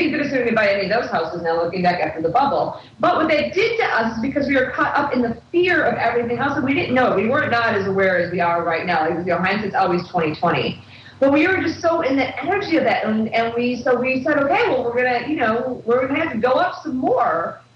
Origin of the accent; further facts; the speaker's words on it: Midwest, United States; now in California, United States; And you know, we grew up in the Midwest, and in the Midwest, it's a certain price range.